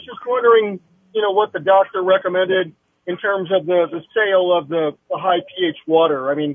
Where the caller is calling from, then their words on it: Albuquerque, New Mexico, United States; I'm here in Albuquerque.